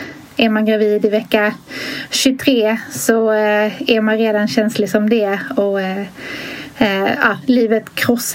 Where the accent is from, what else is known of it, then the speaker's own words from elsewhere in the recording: Skåne, Sweden; now in Stockholm, Sweden; Jag är från Skåne men bor i Stockholm